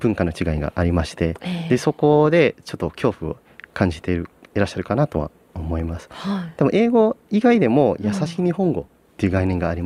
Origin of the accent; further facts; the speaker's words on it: West Java, Indonesia; Japanese is a second language; 最近でいうとインドネシアの西ジャワのチアンジュルというところ、自分の地元からちょっと近いところなんですけれども